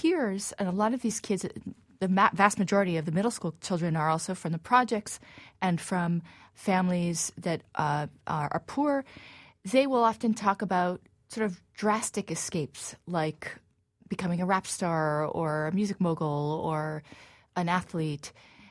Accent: New York City, New York, United States; So I'm a New Yorker, and it made me see the city with new eyes.

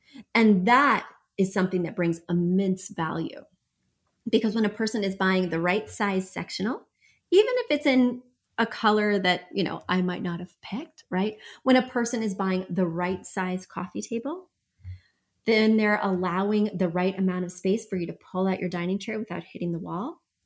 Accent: Midwest, United States; I love to wave. I'm from the Midwest.

